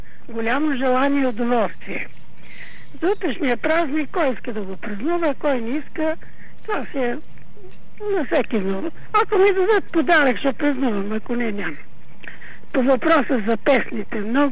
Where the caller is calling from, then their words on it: Sofia, Sofia City, Bulgaria; съм от София.